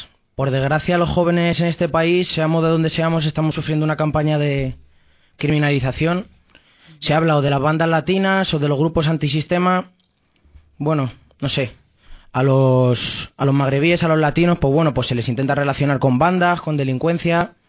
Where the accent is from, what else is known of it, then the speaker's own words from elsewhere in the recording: Spain; born there; soy un joven marroquí que nació aquí en España y, bueno, mis padres son marroquíes.